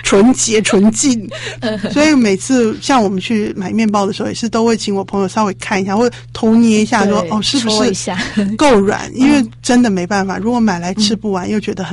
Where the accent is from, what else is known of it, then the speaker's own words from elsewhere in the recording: Taiwan; 那我是觉得或许我们台湾人吃的口味现在也都比较清淡